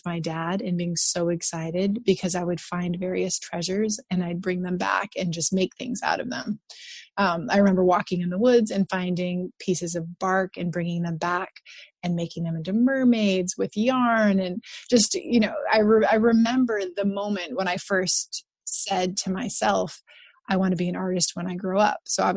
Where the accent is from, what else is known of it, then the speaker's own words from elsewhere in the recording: Cantwell, Alaska, United States; also born or lived in Anchorage; They moved to Cantwell, Alaska. That's where I was born in Anchorage, moved to Cantwell with them.